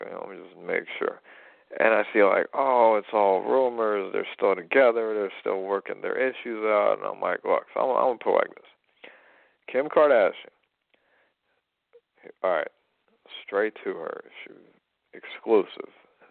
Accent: United States; But no, man, I'm an American, and I'm American / Russian, and I just much rather, stay in America

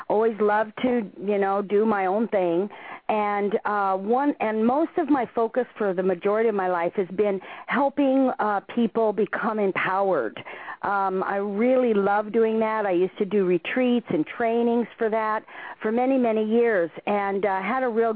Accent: Nevada, United States; Well, I was born and raised in Nevada near Lake Tahoe, and I always loved Hawaii Five-0 and those kind of shows, so I had it in my head that I wanted to live in Hawaii my whole life.

